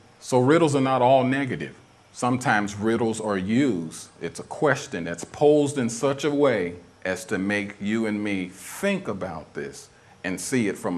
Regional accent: St. Louis, Missouri, United States; I remember growing up in St. Louis, Missouri, and sometimes there were people whose lives were out front at church.

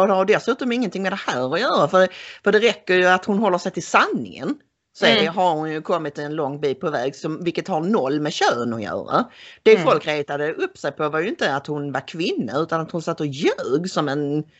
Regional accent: Sweden; Ja, det är ju fruktansvärt sorgligt och tråkigt för oss som danskvänliga svenskar ju, att det har blivit så här.

